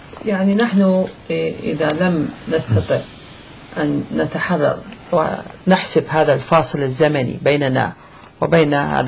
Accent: Iraq; أنا باعتباري عراقي

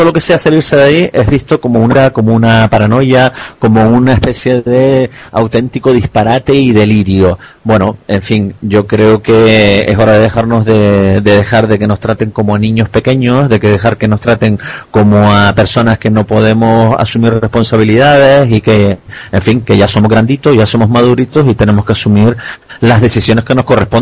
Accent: Canary Islands, Spain; No lo digo para decir que Canarias y los canarios somos exclusivamente africanos, ¿no?

